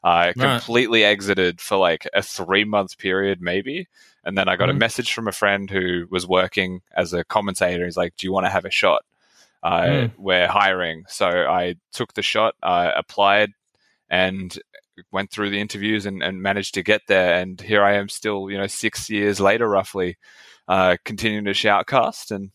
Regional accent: Australia; we won the first round and then we got disqualified for being Australian.

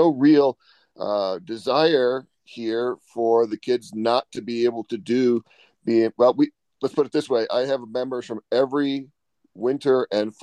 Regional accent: Tucson, Arizona, United States; I grew up in Tucson, went to U of A, and graduated from there.

